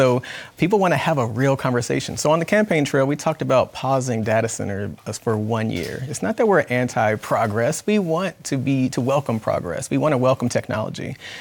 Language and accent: English; Atlanta, Georgia, United States; now in Smyrna, United States; Well, yeah, I'm a pediatric dentist in Vinings. I grew up in Atlanta, Mays High School. I'm a church deacon and Bible study teacher in the city of South Fulton. And I live in Smyrna.